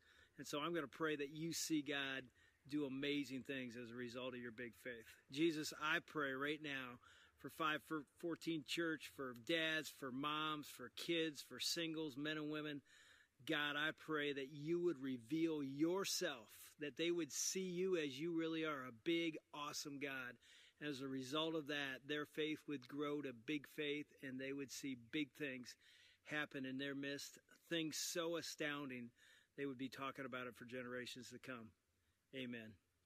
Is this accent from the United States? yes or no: yes; Findlay, Ohio, United States; I grew up in Ohio, Findlay, Ohio. I'm a Buckeye at heart.